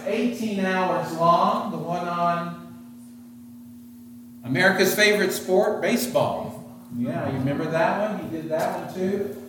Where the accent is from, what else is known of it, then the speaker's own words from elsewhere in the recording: Tennessee, United States; I love it. It's probably because I'm from Tennessee.